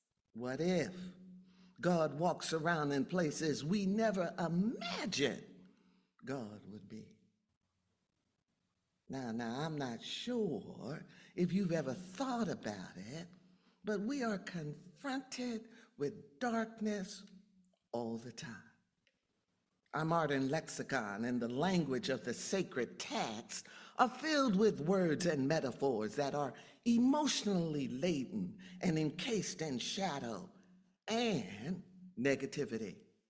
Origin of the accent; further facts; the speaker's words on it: Los Angeles, California, United States; now in Collegeville, United States; I'm from Los Angeles, California. So Dad visited, and we were driving back to my house. I'm here in Collegeville, and it was night.